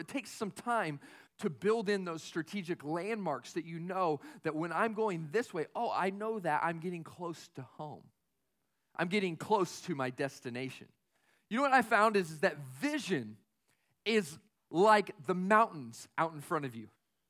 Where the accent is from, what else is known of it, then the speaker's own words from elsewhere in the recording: Tucson, Arizona, United States; I grew up in Tucson, Arizona. And in Arizona, we have these things.